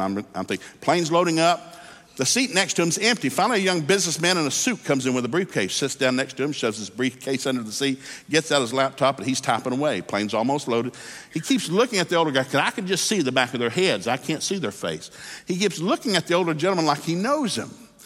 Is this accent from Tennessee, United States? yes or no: yes; Hixson, Tennessee, United States; Now, I grew up in Hickson, Tennessee, mostly Southern Baptists, Pentecostals, and some backsliders.